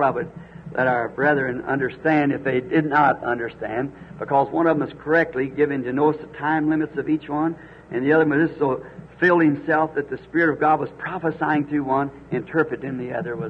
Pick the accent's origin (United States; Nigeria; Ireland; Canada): Ireland; Of course, being Irish, my people are Catholic.